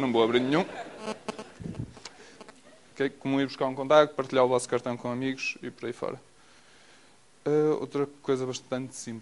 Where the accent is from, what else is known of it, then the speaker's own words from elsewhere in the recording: Porto, Norte, Portugal; accent: Porto; Nós somos uma startup do Porto, como se deve notar pelo meu sotaque.